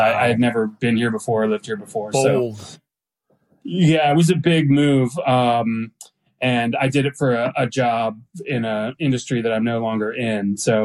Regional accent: Atlanta, Georgia, United States; also born or lived in North Carolina; I'm from Atlanta, and North Carolina. So I spent I grew up in both North Carolina and Georgia. So I'm a Southerner through and through.

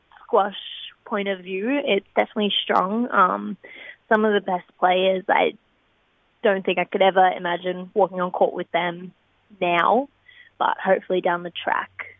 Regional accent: Cairns, Queensland, Australia; Queensland, Cairns.

